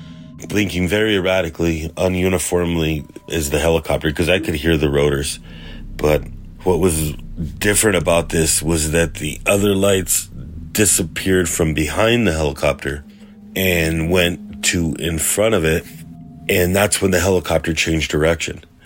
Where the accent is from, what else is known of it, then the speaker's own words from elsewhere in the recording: New Mexico, United States; I'm from New Mexico. I live on the reservation about 23 miles northeast of Los Alamos.